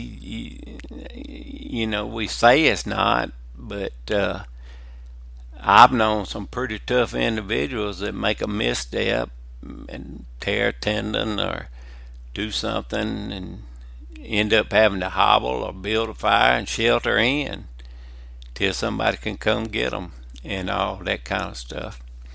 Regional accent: Alabama, United States; I'm from South Alabama.

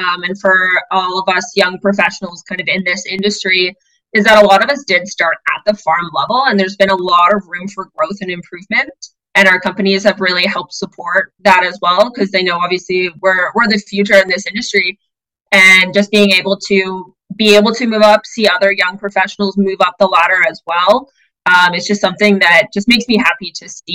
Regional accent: Ontario, Canada; So I'm actually from Ontario.

